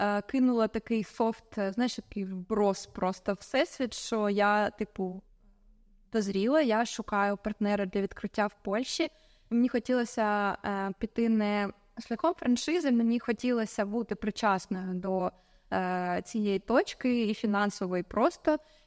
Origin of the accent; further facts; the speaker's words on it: Kyiv, Ukraine; also born or lived in United States; І коли я повернулася після Америки назад в Київ, звідки я родом